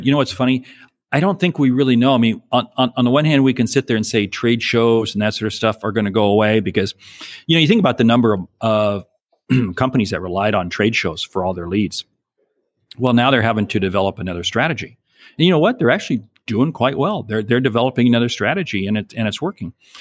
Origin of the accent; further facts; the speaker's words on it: Washington, United States; Well, I was from a small town south of Seattle